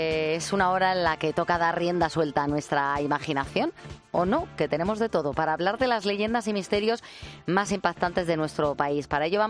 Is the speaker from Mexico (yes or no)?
no; Arroyo de la Luz, Extremadura, Spain; este fin de mi pueblo, Arroyo de la Luz, estamos de feria y os tengo que decir que estáis todos invitados.